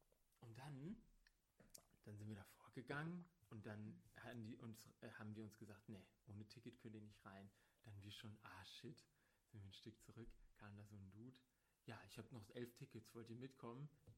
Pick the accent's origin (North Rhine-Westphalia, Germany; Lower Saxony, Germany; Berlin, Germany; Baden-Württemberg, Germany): North Rhine-Westphalia, Germany; Bad Oeynhausen; Ich komme aus Bad Oeynhausen.